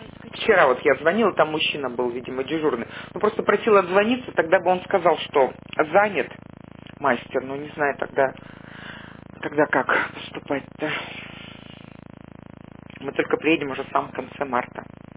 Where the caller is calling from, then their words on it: Shushary, Saint Petersburg, Russia; Я вот из Шушар, моя квартира на Валдайской, 4